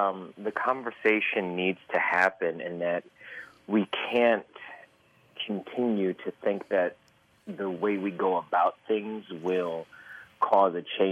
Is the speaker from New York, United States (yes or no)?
yes; New York, United States; I'm 31 years old and I'm from New York, so I come from a different perspective